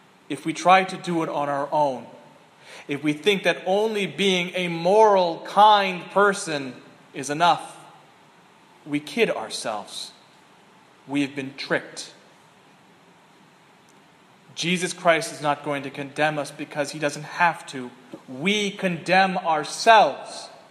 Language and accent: English; Southern United States, United States; I used to laugh when I was a boy growing up in the South, where there are many, many Baptists